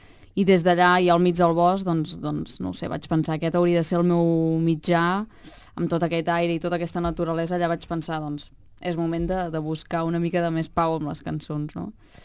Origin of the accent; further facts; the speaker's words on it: Granollers, Catalonia, Spain; aquest em quedava a prop d'on soc jo, que és Granollers.